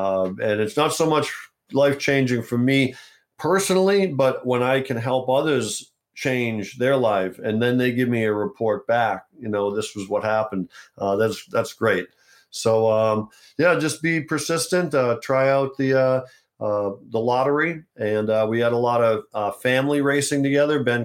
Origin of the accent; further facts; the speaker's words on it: Ireland; I'm Irish, you know … we're Irish